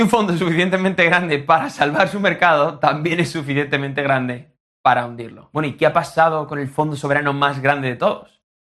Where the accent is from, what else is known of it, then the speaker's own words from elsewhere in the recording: Spain; varios de los miembros somos españoles y queremos que la economía de nuestro país pues crezca y sea estable